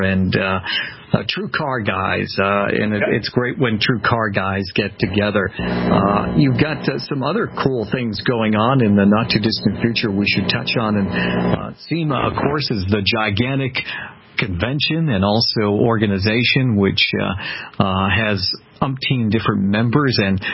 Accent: California, United States; And being a Californian and being not that far, I don't think, from Glendale

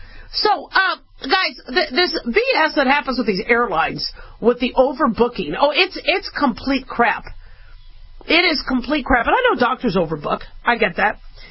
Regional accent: Phoenix, Arizona, United States; also born or lived in Las Vegas, United States; I grew up in Phoenix, Arizona. Well, I also grew up in Vegas. We moved a lot, but most of the 12 schools I went to were in Phoenix area.

